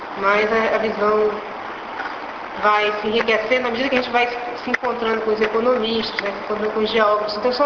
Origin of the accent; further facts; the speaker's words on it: Belém, Pará, Brazil; E nascida e criada em Belém